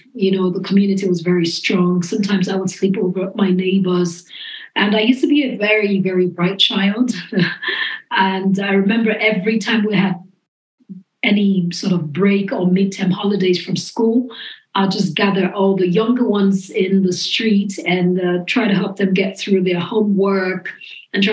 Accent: Nigeria; And that was important for me because growing up in Nigeria, Christmas was a big deal.

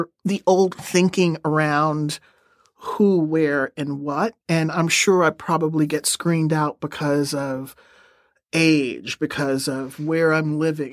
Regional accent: Houston, Texas, United States; growing up in Texas and Houston, when I became school-aged, we weren't segregated.

